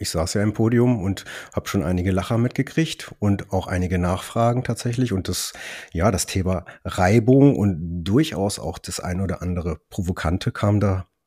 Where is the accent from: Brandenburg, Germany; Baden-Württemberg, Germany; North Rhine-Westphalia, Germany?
North Rhine-Westphalia, Germany; ich als Westfale bin dann natürlich immer aufgeschmissen